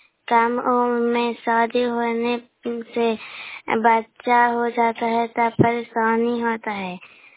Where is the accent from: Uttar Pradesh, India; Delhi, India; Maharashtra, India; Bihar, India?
Bihar, India; मैं नालंदा जिला के रहने वाले हूँ। मैं गोड़ाईपुर पंचायत से बोल रही हूँ।